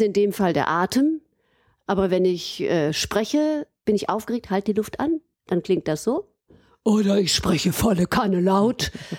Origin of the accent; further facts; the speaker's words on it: Aachen, North Rhine-Westphalia, Germany; also born or lived in Cologne / Vienna; ich bin gebürtige Aachenerin und habe eben meine Kindheit in Aachen verbracht, bin dann nach Köln, dort zum Gesangsstudium, erstmal Rhythmikstudium, dann nach Wien